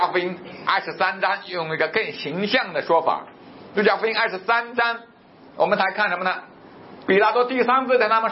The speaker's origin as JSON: {"language": "Chinese", "country": "China", "said": "这是我们中国人很多的有远见的政治家们所期待的"}